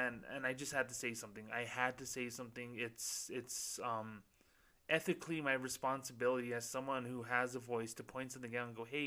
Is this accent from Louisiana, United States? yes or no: no; Las Cruces, New Mexico, United States; a local coffee shop was running here in my hometown of Las Cruces, New Mexico.